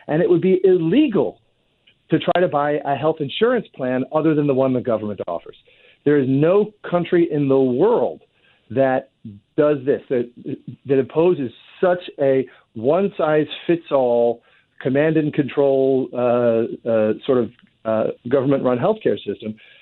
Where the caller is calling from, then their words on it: Washington, District of Columbia, United States; I'm in Washington, D.C.